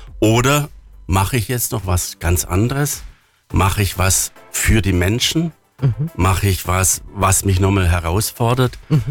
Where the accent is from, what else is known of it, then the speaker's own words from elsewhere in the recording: Tübingen, Baden-Württemberg, Germany; Aus Tübingen.